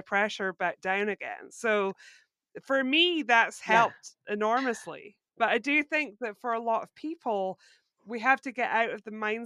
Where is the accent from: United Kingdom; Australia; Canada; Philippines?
United Kingdom; Scotland; now in United States; because I was born and raised in Scotland.